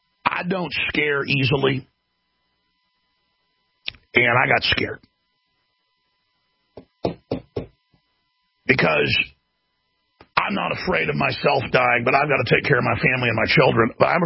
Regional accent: Dallas, Texas, United States; I grew up in Dallas, where half my school was black.

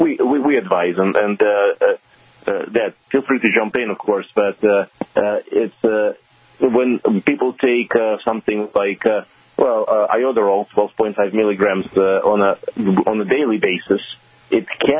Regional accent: New York, United States; I grew up in New York for the most of my life.

